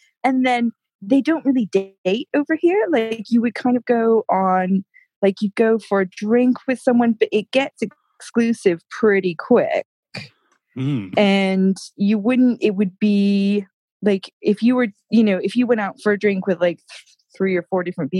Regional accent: United States; accent: American; now in United Kingdom; my accent, I do quite English because I've been over here for so long. But then as soon as I speak to an American, I do go more American.

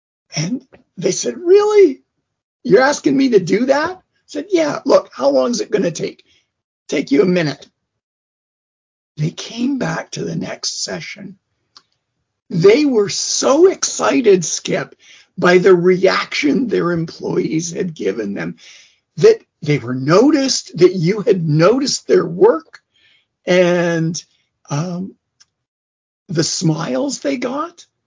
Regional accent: Canada; You know, I'm from Canada, hockey country.

